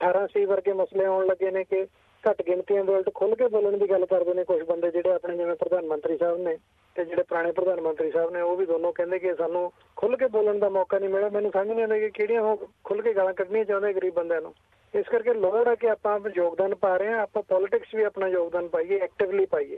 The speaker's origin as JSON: {"language": "Punjabi", "town": "Akalia", "region": "Punjab", "country": "India", "moved": "yes", "lives_now": "Australia", "said": "ਮੈਂ ਪਿੱਛੋਂ ਜਨਾਬ ਮਾਲਵੇ ਨਾਲ ਸੰਬੰਧ ਰੱਖਦਾ। ਮਾਨਸਾ ਜ਼ਿਲ੍ਹੇ 'ਚ ਪਿੰਡ ਹੈ ਮੇਰਾ ਨਿੱਕਾ ਜਿਹਾ, ਉੱਥੋਂ ਅਕਲੀਆ, ਉੱਥੋਂ ਉਸ ਸ਼ਹਿਰ ਦਾ ਮੈਂ, ਉਸ ਪਿੰਡ ਦਾ …। ਅਤੇ ਅੱਜ ਤੋਂ 10 ਸਾਲ ਪਹਿਲਾਂ ਇੱਥੇ ਪ੍ਰਵਾਸ ਕੀਤਾ ਸੀ।"}